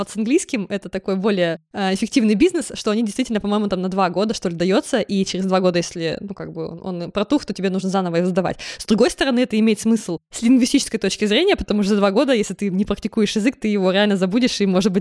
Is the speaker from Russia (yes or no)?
yes; Chelyabinsk, Chelyabinsk Oblast, Russia; Я помню, что я вот выросла в Челябинске